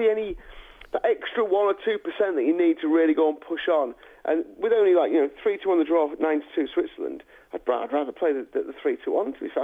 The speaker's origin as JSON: {"language": "English", "region": "England", "country": "United Kingdom", "said": "I'm sorry to be kind of, you know, as an Englishman, you know, I'd love to see them go through the whole thing."}